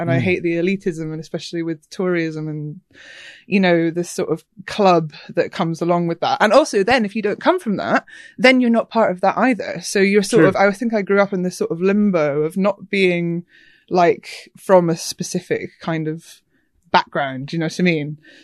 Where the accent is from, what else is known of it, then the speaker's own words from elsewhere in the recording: Scotland, United Kingdom; now in London, United Kingdom; I have been living in Hackney for a while. So, yeah, I grew up in Scotland, but yeah, no accent anymore, I suppose.